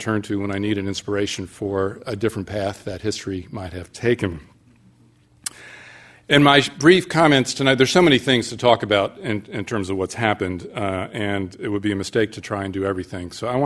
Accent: United States; Obviously, I'm an American.

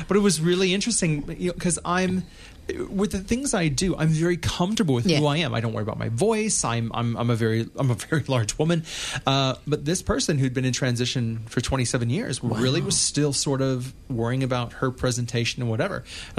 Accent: St. Louis, Missouri, United States; St. Louis is my hometown. It's very much Bible Belt. Midwest.

